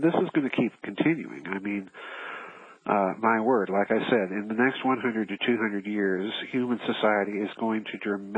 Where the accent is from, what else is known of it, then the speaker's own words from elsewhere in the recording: South Dakota, United States; I'm a hack from South Dakota.